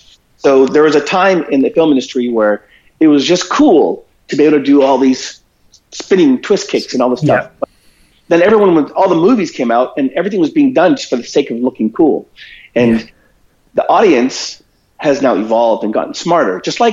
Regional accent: Toronto, Ontario, Canada; I was born in Toronto, and I grew up in Toronto mainly.

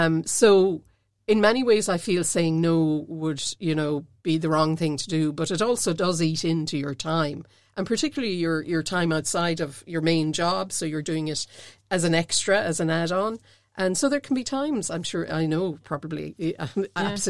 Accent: Munster, Ireland; I think most people know I'm from Kerry.

